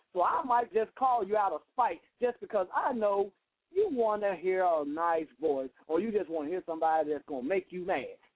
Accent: the South, United States; So, I'm finna, yes, I am from the South.

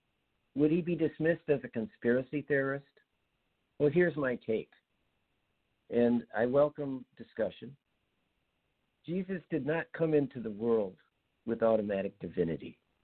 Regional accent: St. Paul, Minnesota, United States; I am from Minnesota, from St. Paul.

